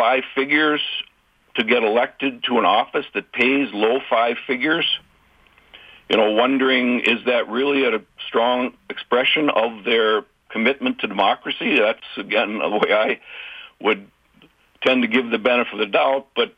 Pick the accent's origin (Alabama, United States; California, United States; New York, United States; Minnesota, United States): Minnesota, United States; Well, that's another reason where I continue my pride in being a Minnesotan